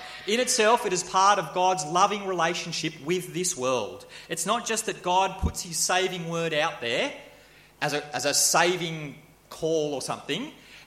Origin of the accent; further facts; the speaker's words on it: Australia; as Australian, as a sort of, you know, the average white Australians